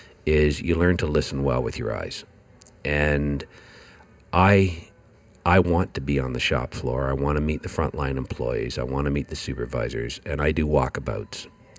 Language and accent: English; Canada; I grew up, I'm a Canadian, so.